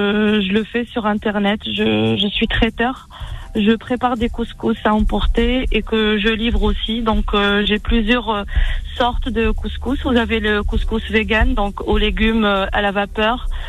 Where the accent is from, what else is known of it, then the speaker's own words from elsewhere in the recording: Algiers, Algiers Province, Algeria; kabyle, donc je vais en Kabylie souvent. Je partais souvent en Kabylie, surtout pendant les vacances et tout. Et j'ai grandi à Alger, donc je cuisine beaucoup algérois aussi. Ensuite, je me suis mariée à Annaba.